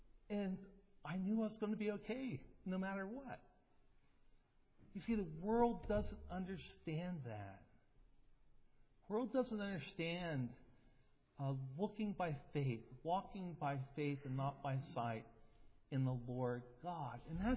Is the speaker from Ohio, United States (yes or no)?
yes; Ohio, United States; Now, as some of you know, I grew up in here in Ohio. I grew up in Coshocton County in the hills.